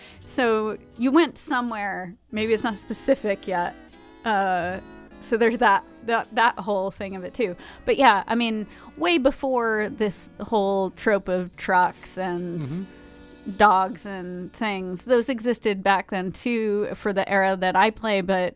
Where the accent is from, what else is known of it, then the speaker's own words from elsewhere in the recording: Jersey City, New Jersey, United States; I grew up around here. I was born in Jersey City